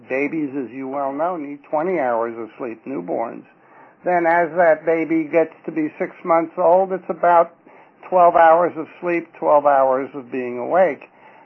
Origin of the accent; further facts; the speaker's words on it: Houston, Texas, United States; I'm from Houston, Texas.